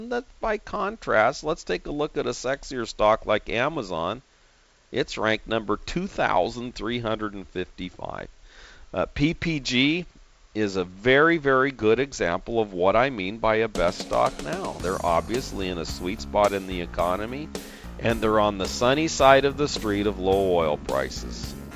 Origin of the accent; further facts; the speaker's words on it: San Diego, California, United States; It needs to be adobe white, like the Spanish houses that I grew up with down in the Point Loma area.